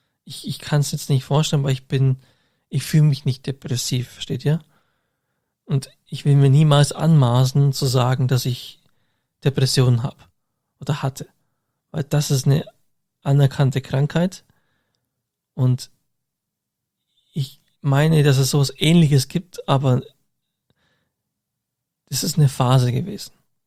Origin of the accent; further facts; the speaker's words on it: Augsburg, Bavaria, Germany; Und vielleicht suche ich nicht so direkt die Kontakt zu den Augsburger Leuten, also von meiner Heimatstadt.